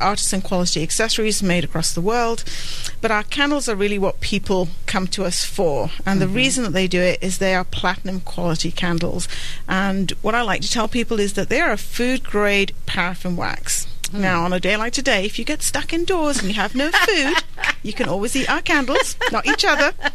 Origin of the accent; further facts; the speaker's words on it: United Kingdom; moved away as an adult; now in United States; I'm actually from Britain. We've been in the United States for nearly 20 years.